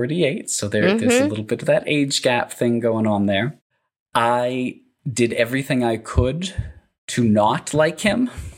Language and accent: English; New England, United States; I had planned trips kind of growing up in New England area.